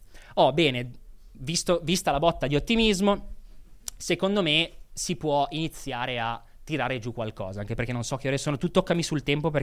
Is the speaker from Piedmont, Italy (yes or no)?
no; Genoa, Liguria, Italy; perché sono di Genova e sono prevedibile